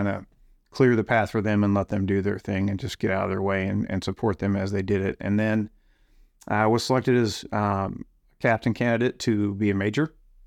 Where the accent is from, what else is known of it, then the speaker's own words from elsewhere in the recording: Kansas City, Missouri, United States; So I grew up in Kansas City, if the old Eastgate Middle School just down the hill on Sunnybrook is where I grew up.